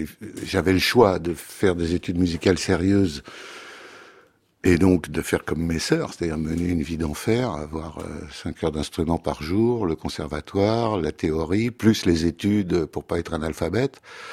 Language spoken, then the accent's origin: French; Paris, Île-de-France, France; Non, je suis né à Paris et j'y suis resté jusqu'à 12 ans.